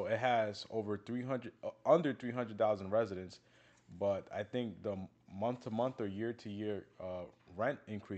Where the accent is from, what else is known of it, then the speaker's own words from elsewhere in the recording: Newark, New Jersey, United States; So I'm originally from New Jersey.